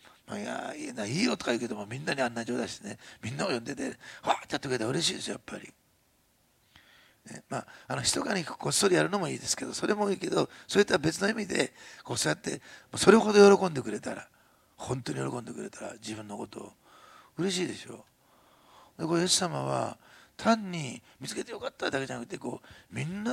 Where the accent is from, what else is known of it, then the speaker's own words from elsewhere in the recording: Osaka, Japan; まあ大阪生まれの大阪育ちだから、すいません、もうご了解ください、長崎人の方々